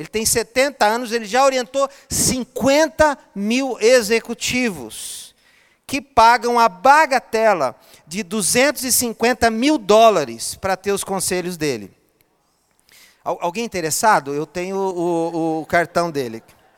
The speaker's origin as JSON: {"language": "Portuguese", "town": "Piratininga", "region": "São Paulo", "country": "Brazil", "tie": "born or raised there", "said": "quando eu era a criança, lá em Piratininga, onde eu fui criado."}